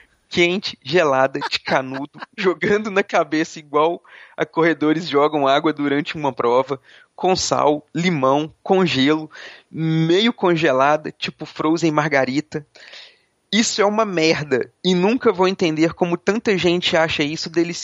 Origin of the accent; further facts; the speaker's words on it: Curitiba, Paraná, Brazil; born there; moved away; eu nasci em Curitiba, amo o friozinho, porém vim pro calor da savana africana.